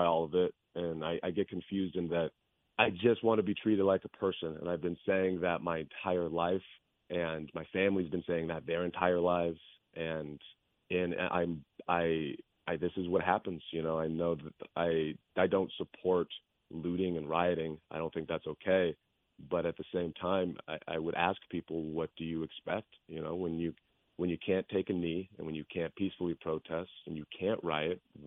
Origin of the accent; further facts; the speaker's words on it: Riverside, California, United States; And where I grew up in Riverside, I was usually the only Black person.